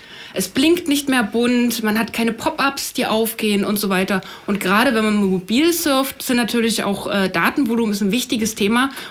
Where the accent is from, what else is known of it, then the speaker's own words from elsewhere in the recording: Schöneck, Saxony, Germany; Wir kommen aus dem Vogtland, aus so einem kleinen Dorf, Schöneck.